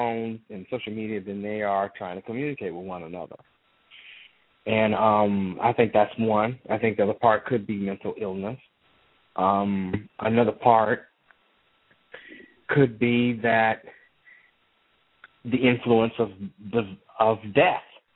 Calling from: Houston, Texas, United States; calling out of Houston.

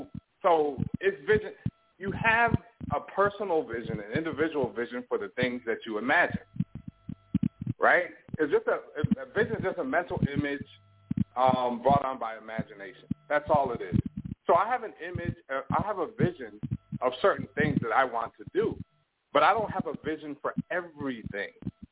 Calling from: Toronto, Ontario, Canada

